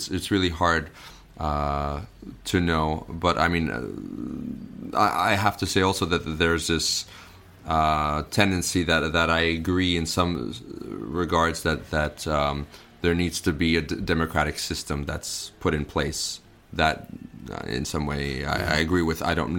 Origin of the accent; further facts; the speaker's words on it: United States; born there; My brother was born there, and then they moved to the United States, and I was born in the United States.